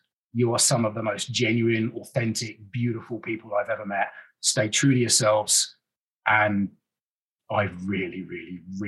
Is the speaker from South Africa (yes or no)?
no; United Kingdom; accent: British; And with my long hair and my British accent, I'm a shoo-in for it.